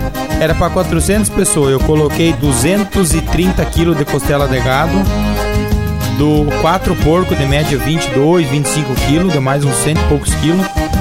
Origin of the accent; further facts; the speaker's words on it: Pinhalzinho, Santa Catarina, Brazil; eu sou natural de Pinhalzinho, da comunidade da linha Tiradentes.